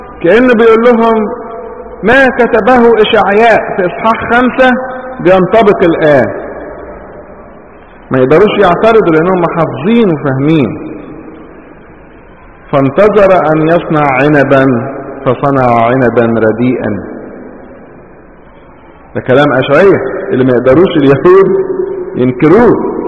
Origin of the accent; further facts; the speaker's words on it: Egypt; احنا عندنا في مصر الجبال بتاعتنا كلها ناشفة صحر